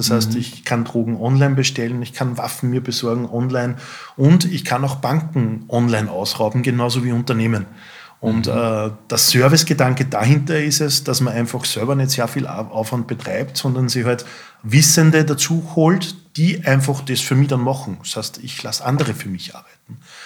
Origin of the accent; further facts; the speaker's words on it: Linz, Upper Austria, Austria; Ich selber bin 43, bin gebürtiges Stallstadtkind aus Linz, bin Vater von 3 Kindern